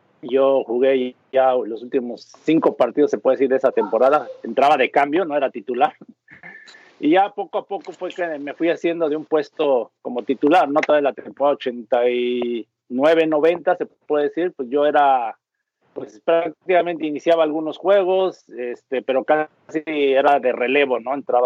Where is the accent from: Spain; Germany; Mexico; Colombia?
Mexico; Texcoco, State of Mexico; Yo soy de Texcoco, Estado de México, cerca de la Ciudad de México. Se puede decir como unos 40, bueno, cerca entre comillas, 40, 50 minutos del aeropuerto internacional.